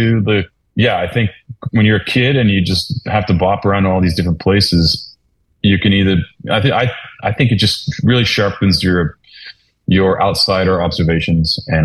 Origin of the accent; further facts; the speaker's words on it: Saskatoon, Saskatchewan, Canada; also born or lived in Australia; I'm known as a guy from Saskatoon, but I was not born in Saskatoon. I was born in Australia, but like if I go to Australia, they think I'm from America when I speak.